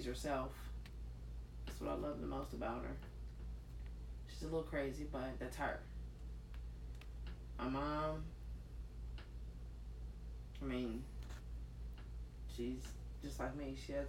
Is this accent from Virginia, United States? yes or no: yes; Norfolk, Virginia, United States; also born or lived in Louisville, United States; I mean, I liked it. Honestly, I grew up there. I lived in that neighborhood for like 11 years, and I just loved everybody in the neighborhood.